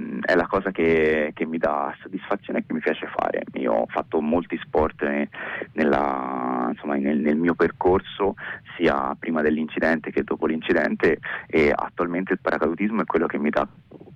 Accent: Florence, Tuscany, Italy; now in Milan, Italy; io sono un ragazzo di 38 anni e in questo momento sono, anche se sono fiorentino, sono a lavorare a Milano

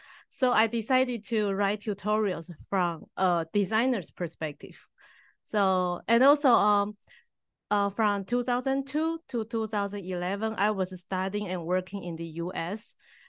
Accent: Taiwan; first language Mandarin; English is a second language; I'm from Taiwan. My native language is Mandarin in speaking and traditional Chinese in writing.

